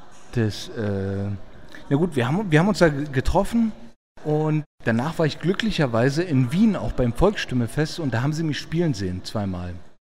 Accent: Berlin, Germany; born there; Ja, geboren in Berlin-Friedrichshain

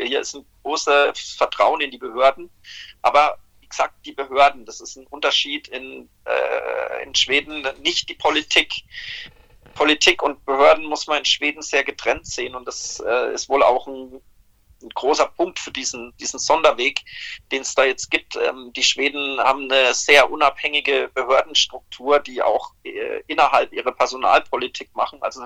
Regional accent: Coburg, Bavaria, Germany; dass ich in Coburg, wo ich herkomme, jetzt wahrscheinlich nicht so glücklich wäre

